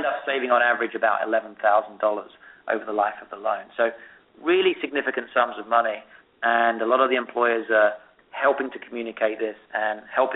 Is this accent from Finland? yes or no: no; United Kingdom; now in United States; In my home country, in the UK, the tuition costs at school now have started going up